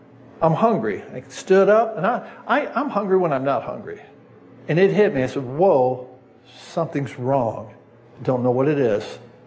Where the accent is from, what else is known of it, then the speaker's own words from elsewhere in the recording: United States; I said, well, yeah, I'm an American.